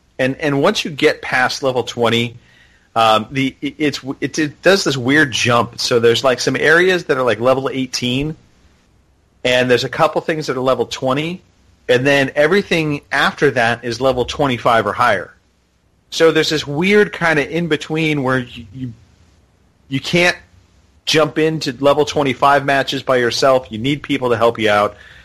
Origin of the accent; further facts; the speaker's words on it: San Diego, California, United States; born there; It's a funny thing because, you know, I was born in San Diego, and my grandfather, we're going to go into this now.